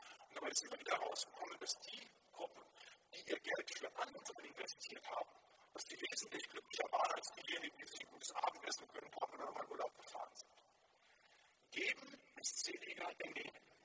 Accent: Germany; so in der Gegend, wo ich herkomme, da so vom Westerwald, im Sauerland her.

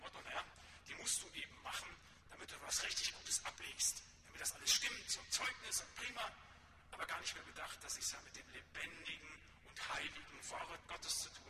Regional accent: North Rhine-Westphalia, Germany; Da, wo ich herkomme, im Siegerland

